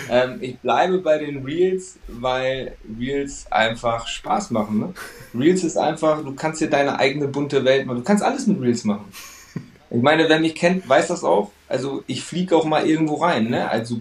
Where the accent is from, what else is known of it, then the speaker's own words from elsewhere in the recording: Portugal; Ich bin halt Portugiese und ja, ein Portugiese ist natürlich immer sehr, sehr stolz, so wie der Italiener, wie der Spanier, immer natürlich Portugiese zu sein.